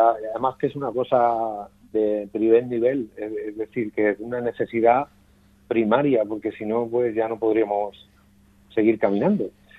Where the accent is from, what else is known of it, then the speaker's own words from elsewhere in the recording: Elche, Valencian Community, Spain; aunque mi lengua materna no lo es, pues yo nací realmente aquí en Elche, los orígenes son de Granada, pero yo estoy en mi calle viviendo desde crío escuchando hablar valenciano